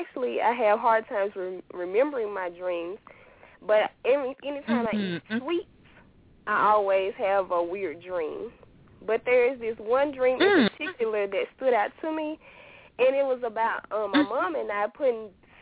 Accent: Mississippi, United States; I'm from Mississippi.

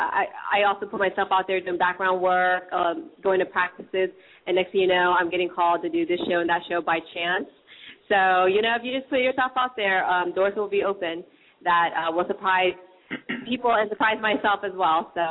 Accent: East Coast, United States; Okay, I am from the East Coast. Moved here about 3 years ago from the Virginia, D.C. area.

